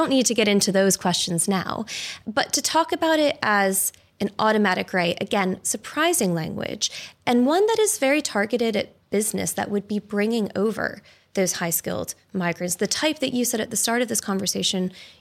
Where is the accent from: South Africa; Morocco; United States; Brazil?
United States; now in United Kingdom; I am an immigrant from America who's gone through the visa process.